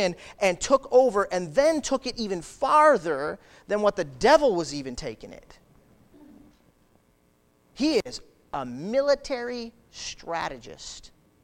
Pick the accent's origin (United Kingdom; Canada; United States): United States; Michigan; We're from Michigan.